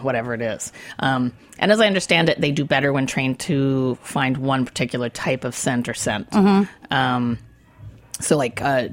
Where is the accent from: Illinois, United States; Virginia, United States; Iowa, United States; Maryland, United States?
Maryland, United States; Baltimore; because I have a lot of contacts down in Maryland, because I'm from Baltimore, primarily down there.